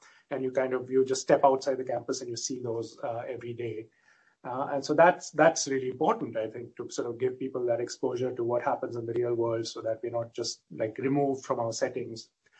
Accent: Western India, India; I'm from India, I'm Indian, and I grew up in Western India. I did medicine in New Delhi.

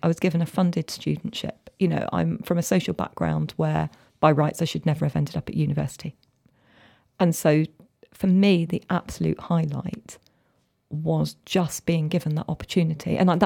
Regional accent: London, United Kingdom; I'm from working class background from London

